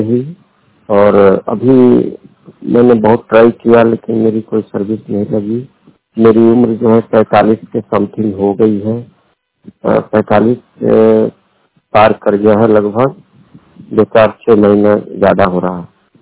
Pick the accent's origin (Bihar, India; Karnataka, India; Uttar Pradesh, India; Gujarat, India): Bihar, India; Mathia; मैं बिहार के पश्चिमी चंपारण जिले का रहने वाला हूँ। मेरा गांव मठिया है, डिस्ट्रिक्ट पश्चिमी चंपारण जिला, थाना जो है लौरिया है।